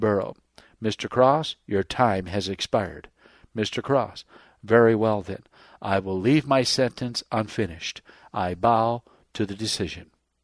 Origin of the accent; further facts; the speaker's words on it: England, United Kingdom; now in United States; being a Social Democrat, being an Englishman, and associated intimately with the reform movement of that country, and being here in the United States for 23 years, an active labor reformer